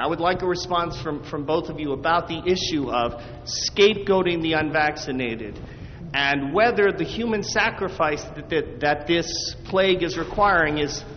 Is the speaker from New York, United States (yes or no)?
yes; New York, United States; I live in Texas, but I'm from New York. I wanted to visit my sister for Christmas.